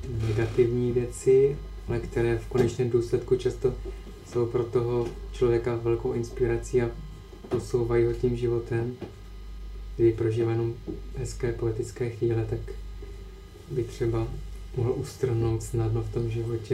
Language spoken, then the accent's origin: Czech; Moravian Slovakia, Czechia; velkou inspirací je pro mě můj rodný kraj Moravského Slovácka. Moje rodina, moje dětství na vesnici Moravské.